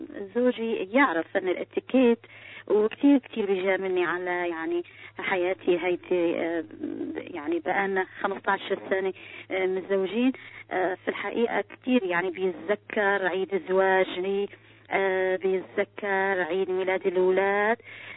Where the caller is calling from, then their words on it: Syria; من سوريا. أنا موظفة وزوجي كمان موظف